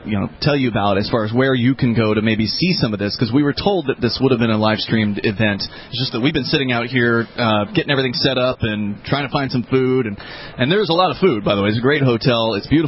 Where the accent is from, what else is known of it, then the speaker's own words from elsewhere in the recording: New Hampshire, United States; we come from New Hampshire, where there's a large cryptocurrency community, and there's different chat groups.